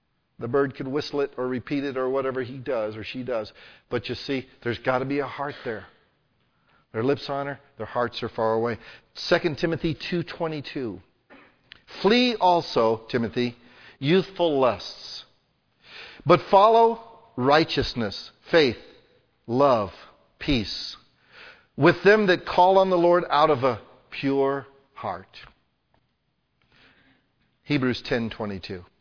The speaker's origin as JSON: {"language": "English", "country": "United States", "tie": "born or raised there", "also_born_or_lived": "Italy"}